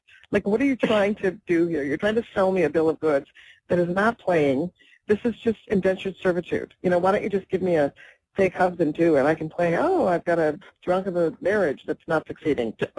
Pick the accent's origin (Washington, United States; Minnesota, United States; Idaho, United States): Minnesota, United States; Minneapolis; Yeah, Minneapolis.